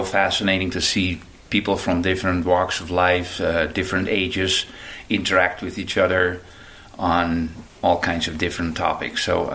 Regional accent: Amsterdam, North Holland, Netherlands; moved away; I was born in the Netherlands and raised in Amsterdam. Got into lots of trouble over there.

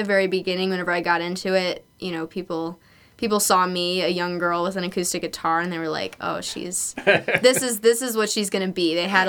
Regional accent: Texas, United States; And, you know, I've never gone swing dancing, even though I'm a Texan

